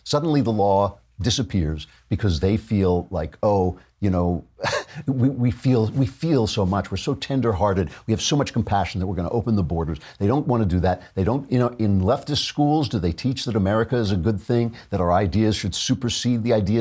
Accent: New York, United States; and I'm a Christian from New York

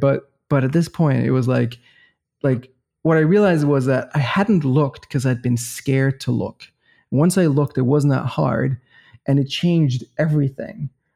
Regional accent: Copenhagen, Capital Region of Denmark, Denmark; So we're from the same city. We're both from Copenhagen.

